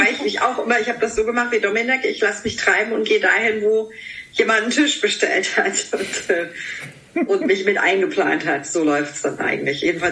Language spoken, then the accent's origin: German; Frankfurt, Hesse, Germany; moved away as an adult; also born or lived in Munich; now in New York, United States; Ich komme aus Frankfurt, aber ich habe 4 Jahre in München gelebt.